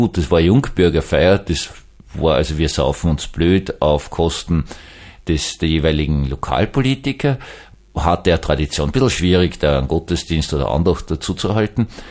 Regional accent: Vienna, Austria; ich bin Wiener

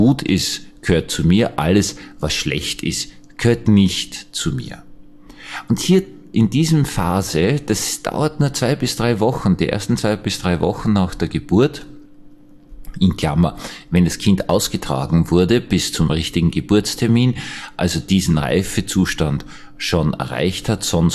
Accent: Austria; Das wundert mich als Österreicher natürlich gewaltig

